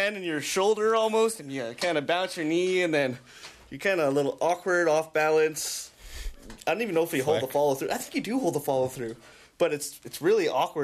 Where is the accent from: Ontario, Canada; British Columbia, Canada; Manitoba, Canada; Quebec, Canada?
British Columbia, Canada; Prince George; It's like I'm from Prince George